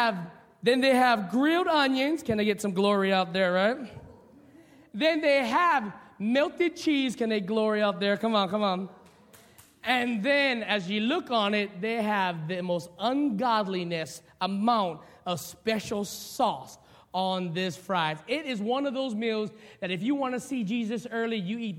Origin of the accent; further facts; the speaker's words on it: Papaco, Hawaii, United States; so he moved our family here to start a church here in the late 80s. And while I was growing up in Papaco, you did what country boys did.